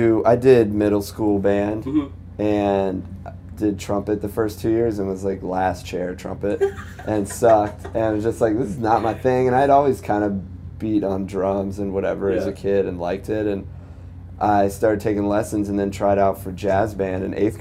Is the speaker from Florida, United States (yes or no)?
no; Virginia, United States; I'm from Virginia and there was a big punk and hardcore scene in the 90s there